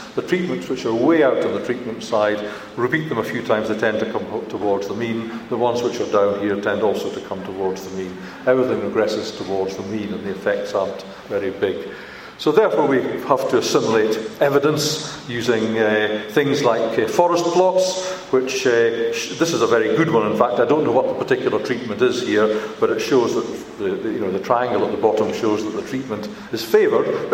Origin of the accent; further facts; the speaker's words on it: Scotland, United Kingdom; now in Saudi Arabia; As a Scotsman, that appeals to me.